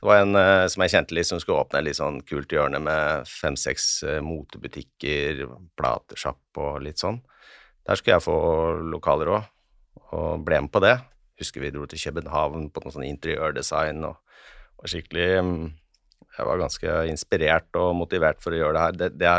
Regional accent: Innlandet, Norway; Jeg er fra Hedmarken, ikke sant?

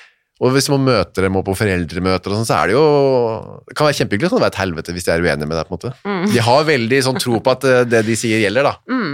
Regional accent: Akershus, Norway; Jeg er jo fra Asker og Bærum.

